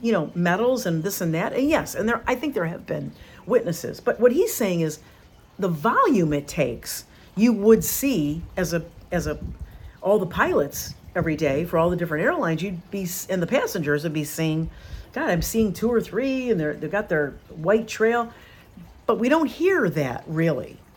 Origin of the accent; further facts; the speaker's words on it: New York, United States; I grew up in the Northeast, in upstate New York, where it's always gloomy.